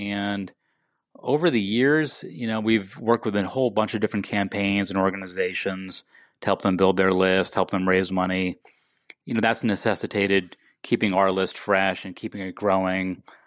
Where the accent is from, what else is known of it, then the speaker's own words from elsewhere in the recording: Valley Stream, New York, United States; I grew up in a place called Valley Stream, New York, which is on Long Island, not too far from Kennedy Airport.